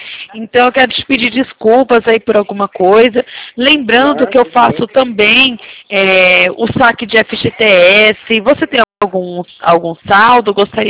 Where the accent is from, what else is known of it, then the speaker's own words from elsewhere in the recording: Umuarama, Paraná, Brazil; não se engane que eu sou paranaense também, nasci em Umuarama.